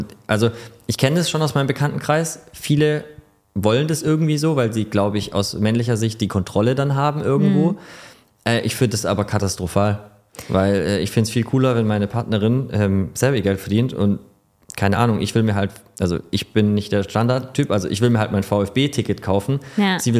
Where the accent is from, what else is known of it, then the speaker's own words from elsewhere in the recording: Stuttgart, Baden-Württemberg, Germany; aber ich komme aus Stuttgart